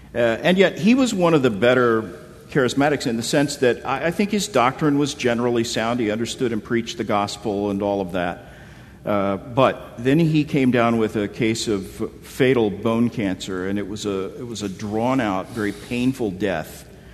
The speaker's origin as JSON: {"language": "English", "town": "Tulsa", "region": "Oklahoma", "country": "United States", "tie": "born or raised there", "said": "I grew up in Tulsa."}